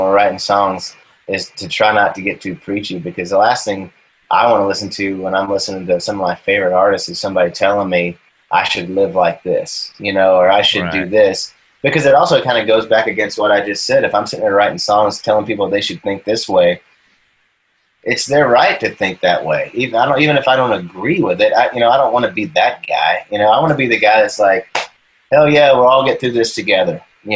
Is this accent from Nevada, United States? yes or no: no; Nashville, Tennessee, United States; And my parents moved here pregnant with me, and I was born here in Nashville. And so I grew up, you know, buried in country music